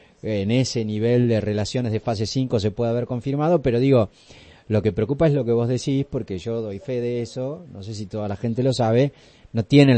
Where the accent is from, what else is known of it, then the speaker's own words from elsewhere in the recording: Tapalqué, Buenos Aires Province, Argentina; now in La Plata, Argentina; hace mucho que estoy radicado en La Plata, pero mi pueblo es del interior, yo soy de Tapalqué, centro de la provincia de Buenos Aires.